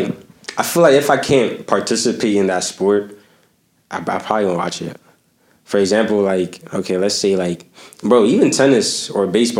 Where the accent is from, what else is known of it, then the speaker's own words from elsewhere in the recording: Baltimore, Maryland, United States; I'm a Ravens fan. I'm from Baltimore.